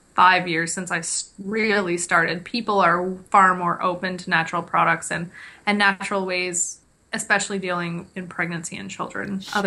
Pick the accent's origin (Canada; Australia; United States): Canada; Kingston, Ontario; Because I'm from Kingston.